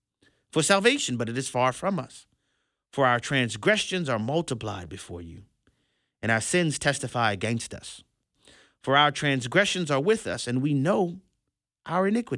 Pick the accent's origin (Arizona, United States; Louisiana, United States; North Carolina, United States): Louisiana, United States; New Orleans; the seasoned saints in the church where I grew up in New Orleans used to say